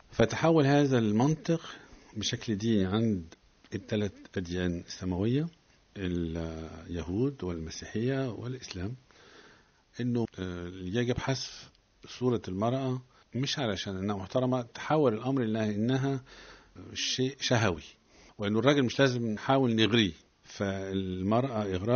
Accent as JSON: {"language": "Arabic", "country": "Egypt", "said": "أولا أنا مصري، فأنا حبيت أكلم الناس بشكل مصري"}